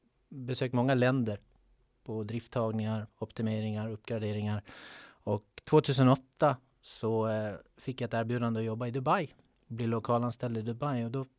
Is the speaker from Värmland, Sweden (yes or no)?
no; Gotland, Sweden; Jag är en gotlänning